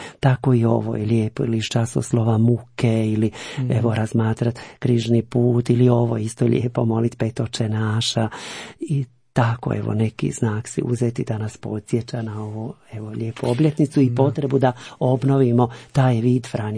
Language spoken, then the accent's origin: Croatian; Cernik, Brod-Posavina County, Croatia; also born or lived in Nova Gradiška; Sam rođen u Novoj Gradiški, a odrastao sam u Cerniku gdje je veliki franjevački samostan